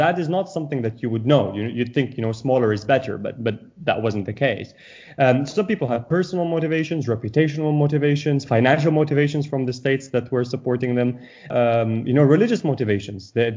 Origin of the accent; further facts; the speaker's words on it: Syria; Syria focused in order to be able to do something for the people that are suffering in my home country.